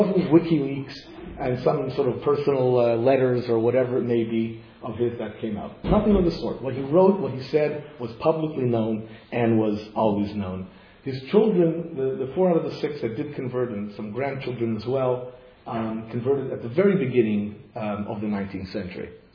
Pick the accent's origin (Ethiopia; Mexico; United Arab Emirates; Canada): Canada; Montreal, Quebec; I was raised in Montreal, and as a Canadian, we all enjoy unquestionably the benefits of a society